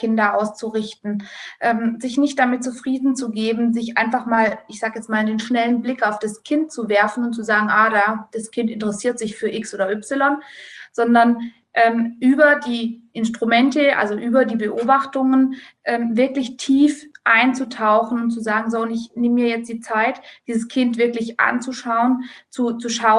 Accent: Baden-Württemberg, Germany; ich bin Leitung einer großen Einrichtung bei uns am Hochrhein an der Schweizer Grenze, Baden-Württemberg.

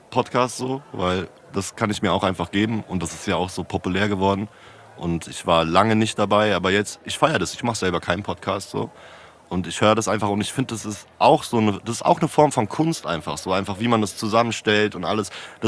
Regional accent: Frankfurt, Hesse, Germany; So, ich komme aus Frankfurt so

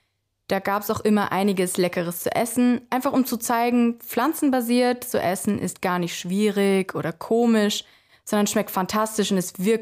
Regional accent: Austria; Ja, und auch bei uns in Österreich und hier in der Region

